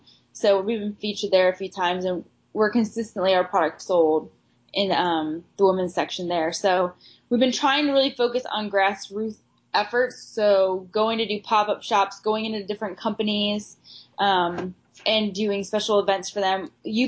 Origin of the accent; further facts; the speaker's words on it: Ohio, United States; now in Pittsburgh, United States; So in 2009, I ended up moving to Pittsburgh.